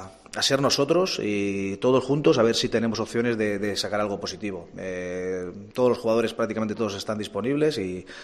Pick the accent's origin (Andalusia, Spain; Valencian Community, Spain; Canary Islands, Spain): Canary Islands, Spain; Las Palmas; no me condiciona porque yo soy de Las Palmas